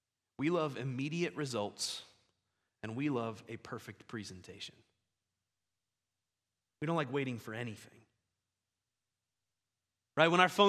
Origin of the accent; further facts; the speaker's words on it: Ohio, United States; I'm originally from Ohio, and so I'm ready.